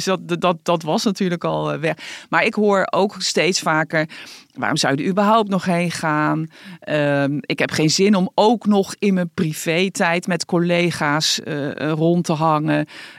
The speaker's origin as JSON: {"language": "Dutch", "town": "Arnhem", "region": "Gelderland", "country": "Netherlands", "tie": "born there", "said": "Namelijk, ik ben natuurlijk geboren in Arnhem."}